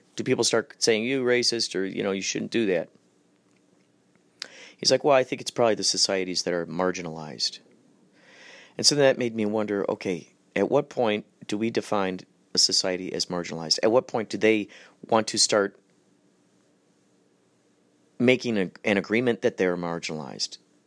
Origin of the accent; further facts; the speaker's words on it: New York, United States; Yeah, I'm from New York.